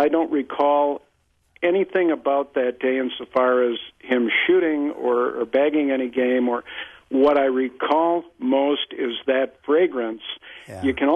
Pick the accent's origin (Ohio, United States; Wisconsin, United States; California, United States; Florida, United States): Wisconsin, United States; De Pere; But I grew up in De Pere, and I didn't realize how close... how much beauty was just that close to me, because every time I went south, it was straight down 57, and there's nothing wrong with the dairy farms and the Holsteins